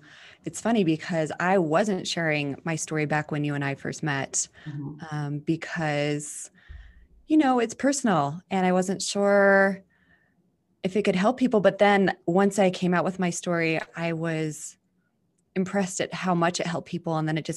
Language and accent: English; Twin Falls, Idaho, United States; I was living in my hometown of Twin Falls, Idaho, here in the States, and I wasn't happy.